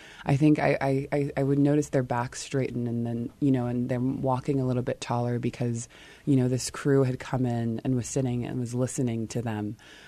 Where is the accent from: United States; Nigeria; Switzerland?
Nigeria; Yeah, so I'm Nigerian and also a former educator.